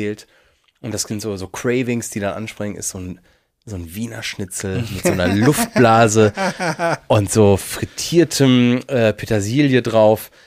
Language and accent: German; Germany; immer, wir Deutschen schütten besseres Öl in unsere Autos als in uns selbst.